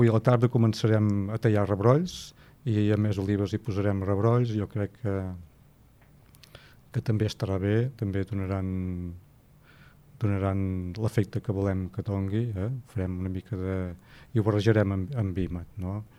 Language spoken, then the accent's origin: Catalan; Torroella de Montgrí, Catalonia, Spain; Jo sóc de Torroella, sóc fill d'un mas d'en Cap a la Gola